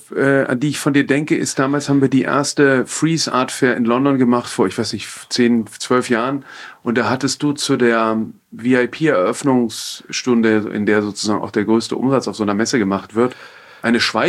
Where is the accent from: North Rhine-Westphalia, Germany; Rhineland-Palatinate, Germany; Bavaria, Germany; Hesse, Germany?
Hesse, Germany; Frankfurt; Ich bin in Frankfurt groß geworden